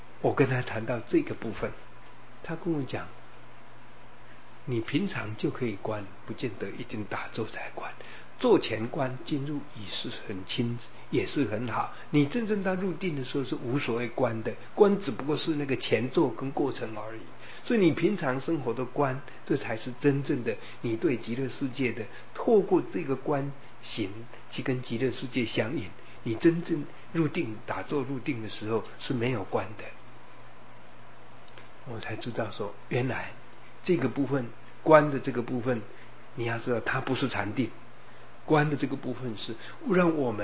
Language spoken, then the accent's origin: Chinese; Jiaoxi, Yilan County, Taiwan; 就是礁溪乡的大礁溪，现在礁溪火车站那个叫小礁溪，那只是一条小溪流而已，是在我的家乡的那一条叫大礁溪，那一条是大的。